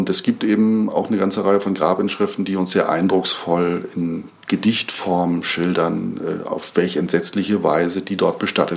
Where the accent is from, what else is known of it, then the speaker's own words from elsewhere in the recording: Flensburg, Schleswig-Holstein, Germany; Und ich komme zum Beispiel aus Flensburg, in ganz weit in Norddeutschland. Da sind die Römer nie hingekommen.